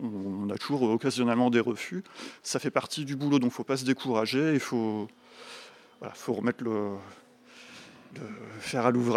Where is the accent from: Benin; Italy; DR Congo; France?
France; Reims, Grand Est; Pas très loin, je suis de Reims.